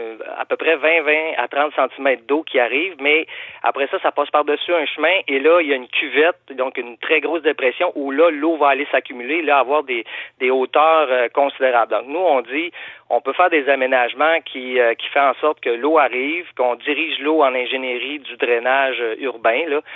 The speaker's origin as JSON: {"language": "French", "region": "Quebec", "country": "Canada", "said": "Moi, je viens de Vaudreuil-Soulanges, donc il y a la ville de Rigaud qui est fortement touchée."}